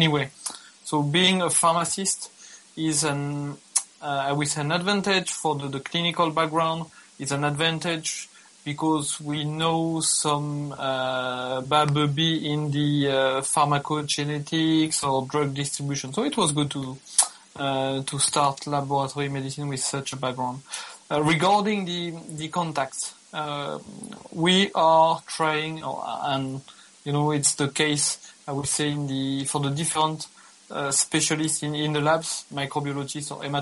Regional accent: Belgium; Okay, so I'm from Belgium, so I'm practicing in an academic hospital in Brussels, which is the capital of Belgium.

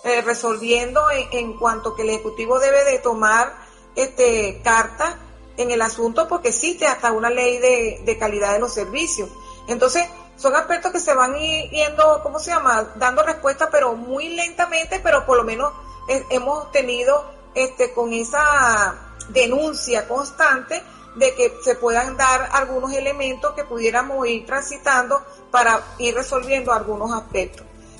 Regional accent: Venezuela; tú debes de pelear por ese derecho, porque somos venezolanos, a pesar de que somos profesionales.

